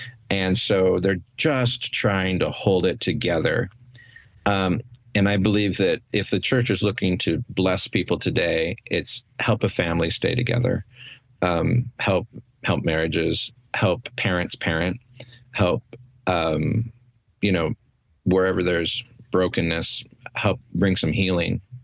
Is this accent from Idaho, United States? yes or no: yes; Idaho Falls, Idaho, United States; I grew up in Idaho, so Idaho Falls actually, went to school at U of I. So I try and emphasize my Idaho roots wherever I can